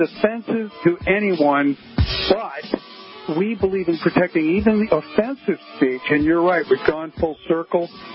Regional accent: Chicago, Illinois, United States; And I also know that community because I'm from Chicago. It's a suburb of Chicago.

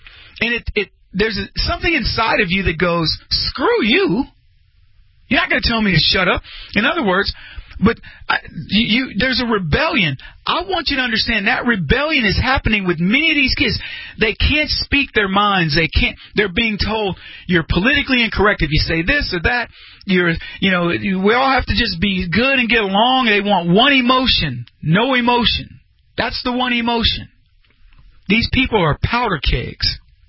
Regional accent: Brady, Texas, United States; Some of my best friends in life remain my buddies from when I grew up in Brady, Texas.

